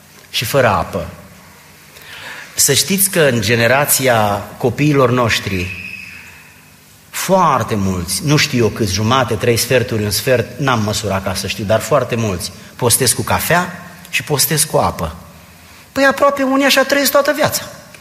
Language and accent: Romanian; Romania; moved away; Când noi am venit din România, am venit cu un bagaj cultural.